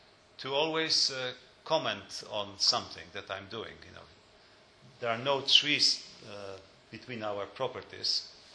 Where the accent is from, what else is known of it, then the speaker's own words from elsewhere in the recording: Lublin, Lublin Voivodeship, Poland; English is a second language; My family comes from a neighborhood of Radom. I grew up in Lublin, and I think that's maybe that's true.